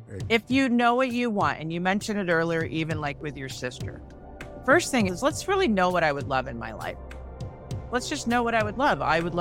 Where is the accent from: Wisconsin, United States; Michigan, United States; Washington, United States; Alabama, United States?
Washington, United States; Seattle; because I'm from Seattle, so it's always dark up there in the winter